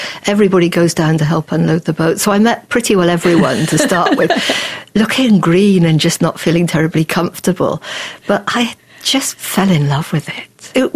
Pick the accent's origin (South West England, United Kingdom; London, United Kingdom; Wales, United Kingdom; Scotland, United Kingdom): South West England, United Kingdom; And I came from the West Country, from rural England